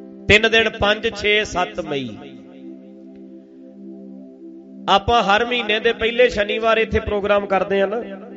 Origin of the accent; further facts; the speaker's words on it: Dhadrian, Punjab, India; ਸੋਚਦਾ ਮੈਂ ਆਪਣਾ ਅਸਥਾਨ ਹੈ ਢੱਡਰੀਆਂ ਵਿੱਚ, ਤੁਹਾਨੂੰ ਪਤਾ ਹੈ ਮੇਰਾ ਜਨਮ ਪਿੰਡ ਹੈ, ਮੈਂ ਉੱਥੇ ਖੇਡਿਆ